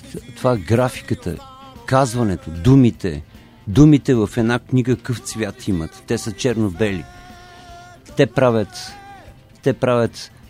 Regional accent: Troyan, Lovech Province, Bulgaria; moved away as an adult; Да, аз съм роден в Троян и съм живял до 20-ти си година там.

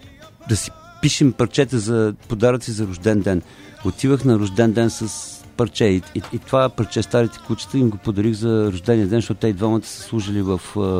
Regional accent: Troyan, Lovech Province, Bulgaria; moved away as an adult; Да, аз съм роден в Троян и съм живял до 20-ти си година там.

